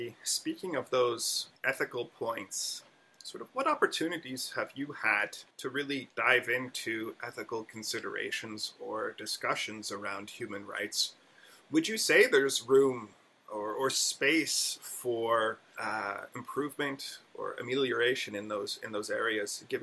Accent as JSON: {"language": "English", "country": "United States", "tie": "born or raised there", "lives_now": "Canada", "said": "Again, I was raised in the United States, so my context is different there too"}